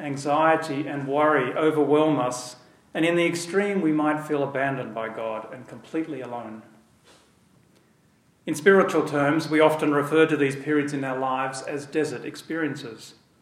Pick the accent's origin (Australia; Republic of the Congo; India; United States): Australia; In my home country of Australia, there is vast deserts.